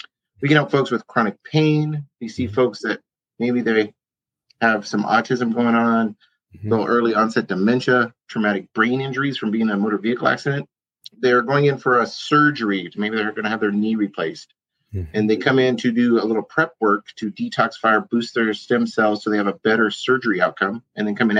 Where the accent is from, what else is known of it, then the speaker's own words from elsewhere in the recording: Eugene, Oregon, United States; So I just went about learning how to put it here in little Eugene, Oregon.